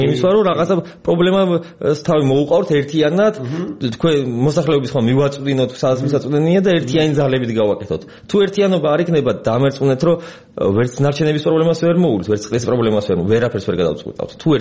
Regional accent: Tbilisi, Georgia; born there; თბილისი ჩემია, აქ დაბადებული ვარ, ჩვენი ეს თბილისი და იგივე ჩემი სახლია

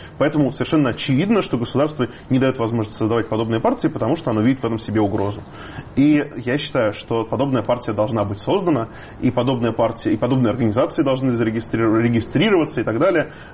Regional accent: Russia; Я вырос в России, я говорю на русском языке

